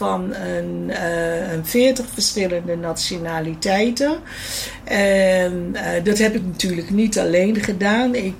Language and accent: Dutch; Amersfoort, Utrecht, Netherlands; Ik ben geboren en getogen in Amersfoort.